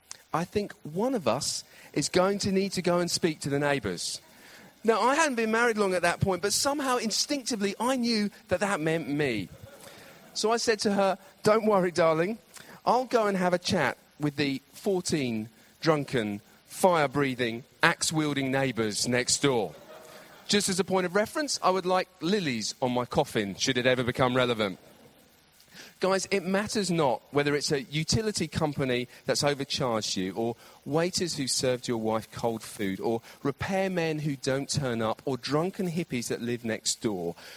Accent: United Kingdom; We're British.

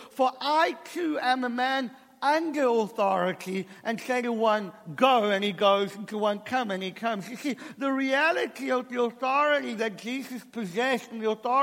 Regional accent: South Africa; I know it's un-English, but I'm South African.

